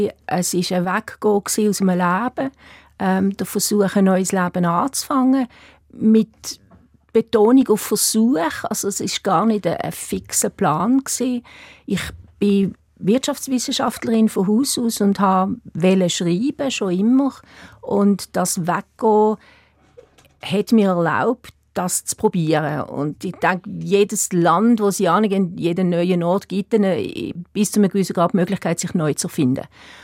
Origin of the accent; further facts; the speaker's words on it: Eastern Switzerland, Switzerland; Ich komme aus der Ostschweiz ursprünglich, bin nicht sehr katholisch, aber katholisch gewesen.